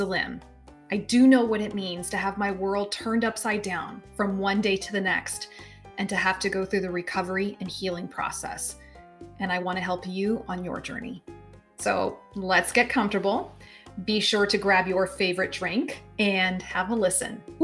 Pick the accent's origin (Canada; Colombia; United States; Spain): United States; North Carolina; now in Tampa, United States; I got to spend some time in North Carolina, the state where I was born, my home state